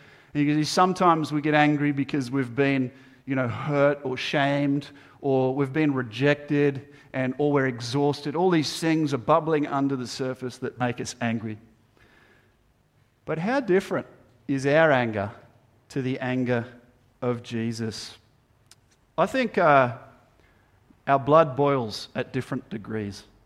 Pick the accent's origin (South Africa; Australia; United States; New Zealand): Australia; Terry Hills, New South Wales; we grew up in Terry Hills. We had chooks and stuff